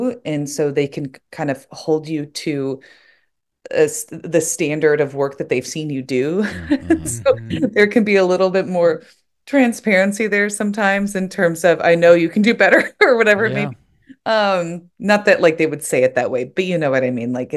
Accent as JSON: {"language": "English", "region": "the South", "country": "United States", "tie": "born or raised there", "said": "when I would tell people stories about growing up in the South, they were like, you have to turn this into something."}